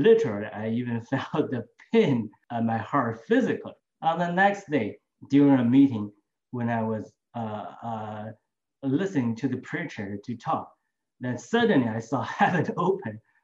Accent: China; English is a second language; moved away as an adult; I was born and raised in China in the 1970s and I never dreamed to become a Christian. But through a series of life events, I was able to come out of my country in 2001. I went to London

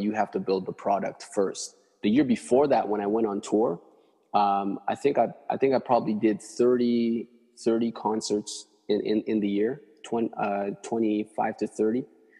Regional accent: Edmonton, Alberta, Canada; I can't believe I'm saying that because I'm from Edmonton.

